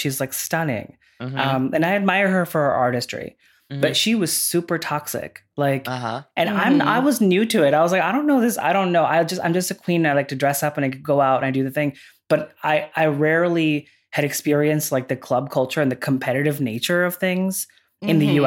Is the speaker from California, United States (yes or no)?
yes; California, United States; moved away as an adult; also born or lived in Hong Kong / Singapore; now in New York, United States; So I was in, I've lived in Asia for about 5 years mm-hmm. before I came back to New York. I'm from California.